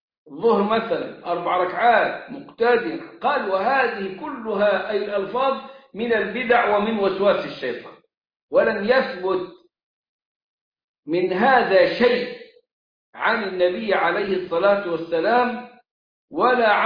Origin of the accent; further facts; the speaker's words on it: Upper Egypt, Egypt; فكان الجماعة المالكية عندنا في الصعيد، صعيد مصر، يرفعوا أصواتهم بالنية.